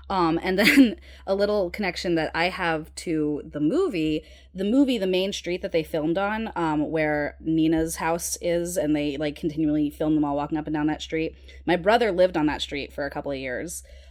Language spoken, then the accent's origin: English; United States; I grew up right outside of New York